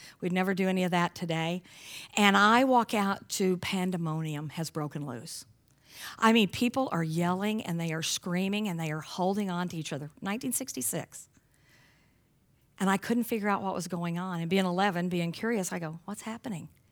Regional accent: Texas, United States; And I grew up right on the Texas-New Mexico border. As a matter of fact, my parents became Christians.

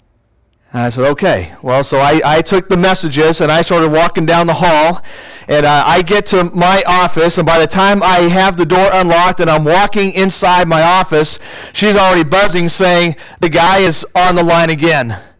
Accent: Needville, Texas, United States; But yes, I'm from Needville, Texas.

